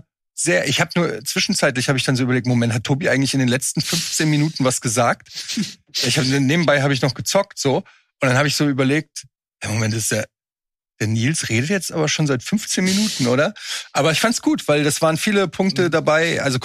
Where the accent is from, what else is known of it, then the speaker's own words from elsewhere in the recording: Poland; Ich bin Pole übrigens.